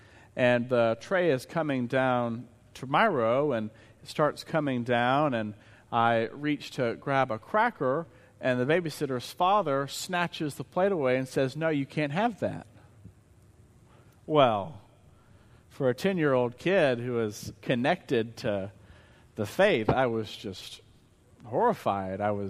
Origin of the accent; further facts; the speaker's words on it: Searcy, Arkansas, United States; I grew up in Searcy, and my home church is First Methodist in Searcy.